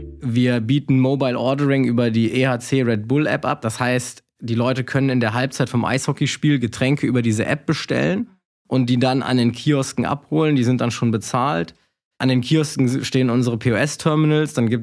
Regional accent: Düren, North Rhine-Westphalia, Germany; also born or lived in Berlin; now in Heidelberg, Germany; Genau, ich bin in Düren aufgewachsen, aber Düren kenne ich gar nicht mehr so gut. Also das ist über 17 Jahre her, dass ich da gewohnt habe. Mhm. Die meiste Zeit seitdem habe ich in Berlin verbracht und bin dieses Jahr von Berlin nach Heidelberg gezogen.

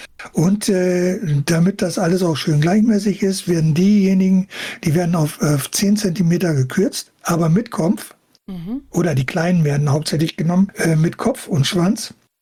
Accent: Kiel, Schleswig-Holstein, Germany; born there; Und ich bin in Kiel geboren

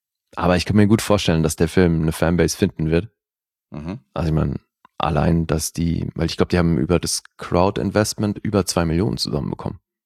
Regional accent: Switzerland; als Schweizer feiere ich das natürlich

